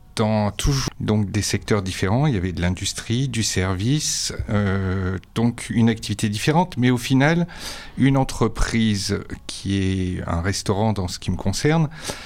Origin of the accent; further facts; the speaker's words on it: Clermont-Ferrand, Auvergne-Rhône-Alpes, France; je suis né à Clermont-Ferrand, à la clinique Michelin. Mon père a travaillé chez Michelin. J'ai fait 8 déménagements en suivant mon père, qui a été muté à plusieurs reprises. Et après, donc, on est revenu à Clermont-Ferrand